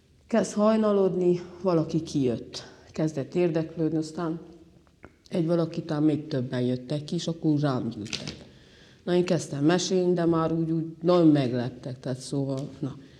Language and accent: Hungarian; Domokos, Maramureș, Romania; abban a faluban, ahol nevelkedtem, Domokoson, voltak barátaink